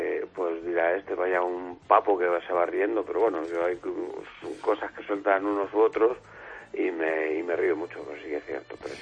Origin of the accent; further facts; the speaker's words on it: Fuenlabrada, Community of Madrid, Spain; sí que soy de Fuenlabrada y me choca